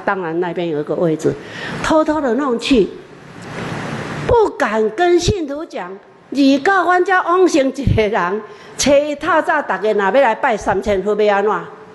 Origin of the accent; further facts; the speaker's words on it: Taiwan; 我说我道道地地的台湾人。